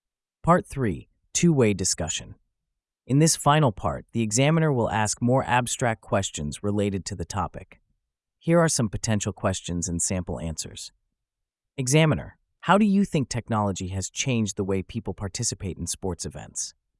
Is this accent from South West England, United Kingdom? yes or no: yes; Bristol, South West England, United Kingdom; The event took place on a crisp autumn morning in October in my hometown of Bristol.